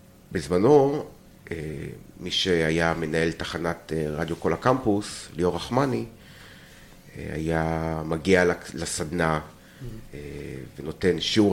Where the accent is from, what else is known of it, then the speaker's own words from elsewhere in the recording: Kibbutz Tzurim, Southern District, Israel; במקור אני בן קיבוץ צורים, שזה בצפון הנגב, צפון מערב הנגב, במועצה אזורית אשכול, בפאה המזרחית של מועצה אזורית אשכול.